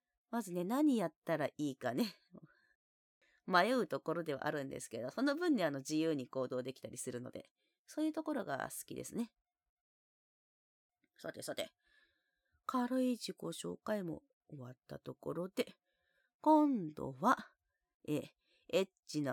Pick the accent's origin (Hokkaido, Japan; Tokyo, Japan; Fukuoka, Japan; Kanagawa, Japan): Hokkaido, Japan; 出身地は北海道です。